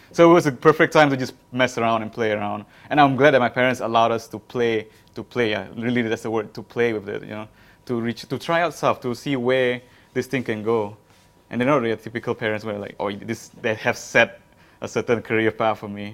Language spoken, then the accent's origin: English; Kuching, Sarawak, Malaysia; when he goes to like KL, for example, because we're from Kuching, he'll bring back tapes, VHS tapes